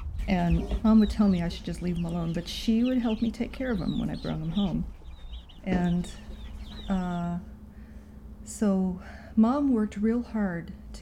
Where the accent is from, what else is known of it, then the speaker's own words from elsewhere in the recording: Madison, Wisconsin, United States; born there; my dad's folks were city folks in Madison, and I was born in Madison, Wisconsin.